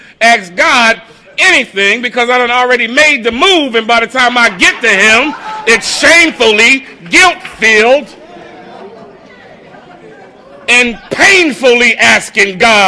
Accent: Philadelphia, Pennsylvania, United States; Now, I'm a bum from North Philly who nobody wanted to listen to.

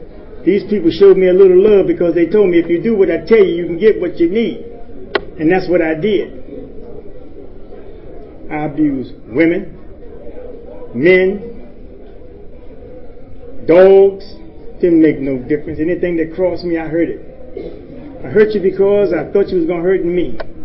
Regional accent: Washington, District of Columbia, United States; I grew up in Washington, D.C. with behavior that was already, had already picked up.

